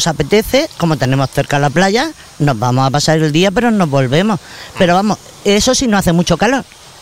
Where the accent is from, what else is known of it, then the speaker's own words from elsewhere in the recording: La Rábita, Andalusia, Spain; A ver, yo, claro, hablo de mi tierra con gusto, claro, porque me gusta mucho.